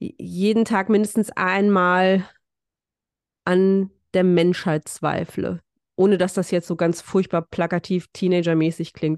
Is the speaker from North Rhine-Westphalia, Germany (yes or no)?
yes; North Rhine-Westphalia, Germany; Und ich bin im Ruhrgebiet groß geworden. Da wächst man auch unter der roten Fahne auf.